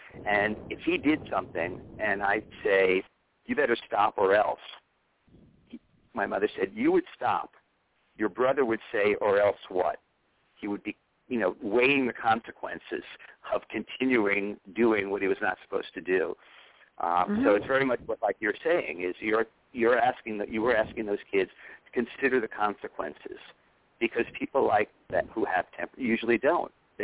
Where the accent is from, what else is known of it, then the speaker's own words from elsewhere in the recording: New York, United States; I know that since I grew up on Madison Avenue.